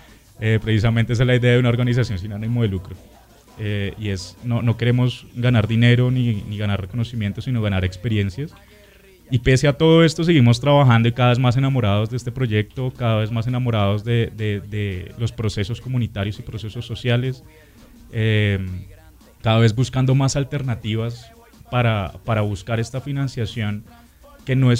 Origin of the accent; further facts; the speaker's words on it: Colombia; somos capaces de entendernos como colombianos, como seres humanos.